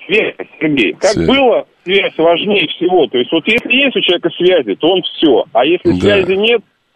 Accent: Moscow Oblast, Russia; Я печник из Подмосковья.

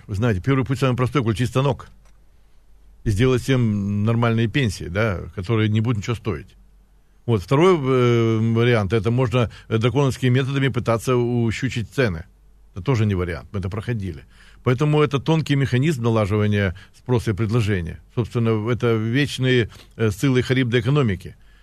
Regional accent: Sevastopol, Crimea, Ukraine; Я как крымчанин, как севастополец, всегда говорю

